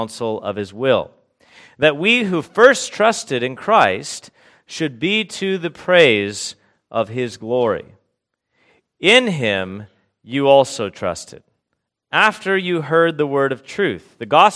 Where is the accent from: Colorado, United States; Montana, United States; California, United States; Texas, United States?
California, United States; Huntington Beach; I am originally from Huntington Beach, California.